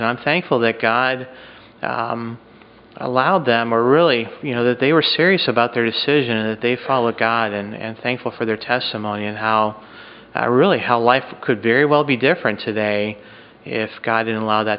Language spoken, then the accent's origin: English; Nova Scotia, Canada; So I grew up in Nova Scotia, Canada, and that's where my parents still live. For me, I was not born into a Christian family.